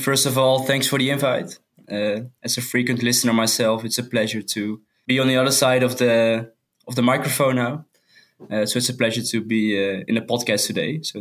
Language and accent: English; Netherlands; I'm born and raised in the Netherlands, currently living in Amsterdam, quite close to the stadium, actually.